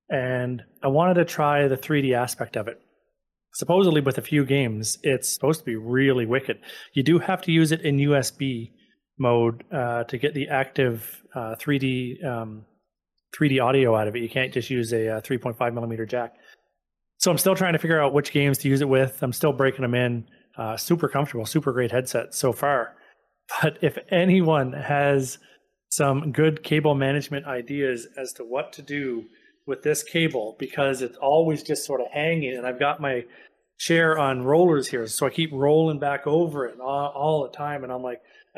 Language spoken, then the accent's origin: English; Canada; But I'm also Canadian, right?